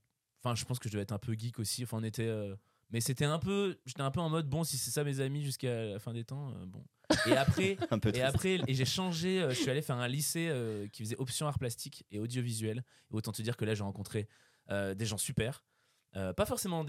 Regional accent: Auvergne-Rhône-Alpes, France; J'ai grandi en Isère, en dessous de. T'as Lyon.

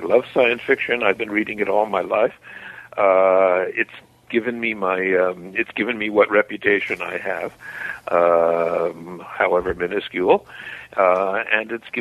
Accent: New York City, New York, United States; Well, I grew up, I was born in Harlem, which is the black ghetto of New York City, in Harlem Hospital on 138th Street and Lenox Avenue

